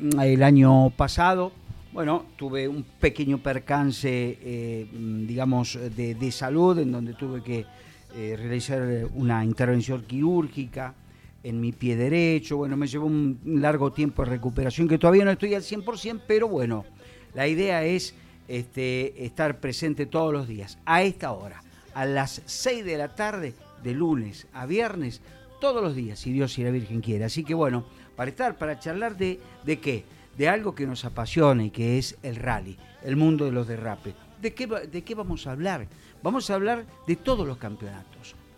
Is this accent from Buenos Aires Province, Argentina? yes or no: no; San Luis, Argentina; yo soy nacido y criado aquí en San Luis.